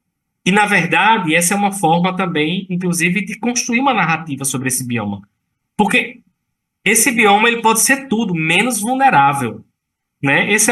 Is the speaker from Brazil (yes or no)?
yes; Brazil; eu venho do Brasil, mas eu não venho da Amazônia. Eu venho de um lugar diferente. Eu venho do semiárido, um lugar que é quase invisível para essa agenda climática.